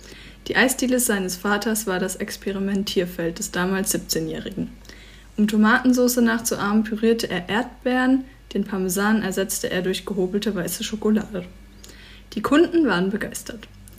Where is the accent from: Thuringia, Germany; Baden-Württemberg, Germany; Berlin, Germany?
Baden-Württemberg, Germany; Mannheim; also als Mannheimer muss man